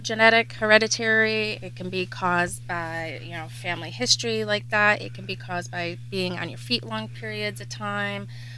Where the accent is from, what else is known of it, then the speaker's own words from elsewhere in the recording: Geneva, New York, United States; I am actually from Geneva, grew up here most of my life. I've lived here.